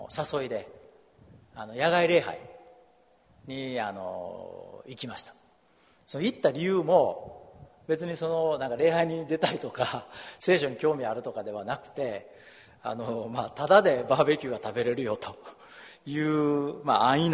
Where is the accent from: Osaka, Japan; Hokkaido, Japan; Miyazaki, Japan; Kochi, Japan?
Osaka, Japan; タイで洗礼を受けました。で、もともとはずっと生まれも育ちも大阪なんですけども、典型的な日本人の家庭というんですか